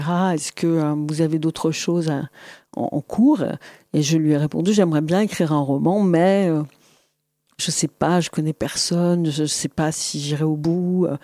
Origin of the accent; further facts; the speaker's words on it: Montauban, Occitanie, France; J'ai grandi à Montauban.